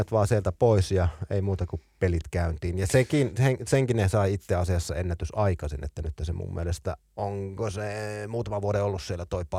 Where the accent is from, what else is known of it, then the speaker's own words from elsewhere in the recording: Oulu, North Ostrobothnia, Finland; niin pohjoisin kenttä, rakas kotiseutuni.